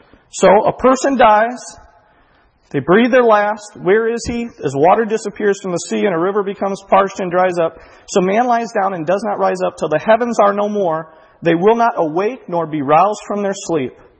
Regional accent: Kankakee, Illinois, United States; When I was a kid growing up, I went to a church in my hometown, Kankakee

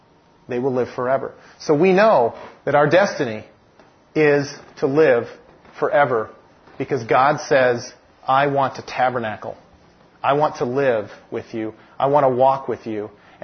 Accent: United States; I'm an American. I'm a patriot. I love this country.

